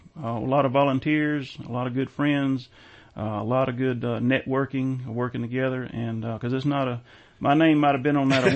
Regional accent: Irmo, South Carolina, United States; born there; Well, I was born in Irmo, which is in Lexington County.

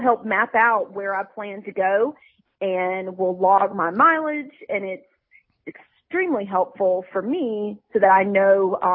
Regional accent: Southern US, United States; I'm born and raised in the South. I like doing handshakes.

